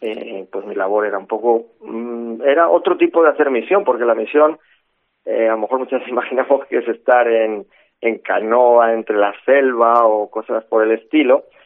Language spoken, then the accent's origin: Spanish; Santa María la Real de Nieva, Castile and León, Spain; also born or lived in Segovia; natural, bueno, pues nací en Segovia, como nacíamos los de mi tiempo, pero bueno, criado en Santa María, ¿no? Santa María la Real de Nieva, ahí estuve hasta los 11 años, con mis padres y hermanos